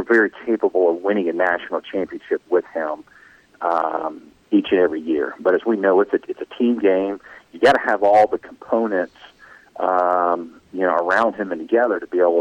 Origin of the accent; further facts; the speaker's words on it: Georgia, United States; I grew up in Gwinnett County and have an opportunity to play at the University of Georgia